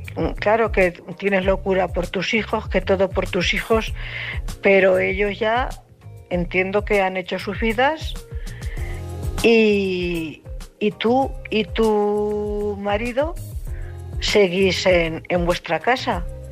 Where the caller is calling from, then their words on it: Cuenca, Castilla-La Mancha, Spain; también castellano manchega como ella, de Cuenca.